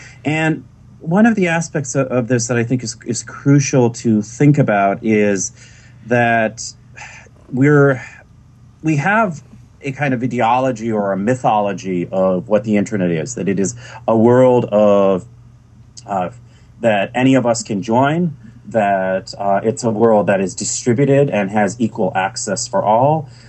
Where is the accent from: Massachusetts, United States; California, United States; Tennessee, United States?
Massachusetts, United States; when I was growing up in Western Mass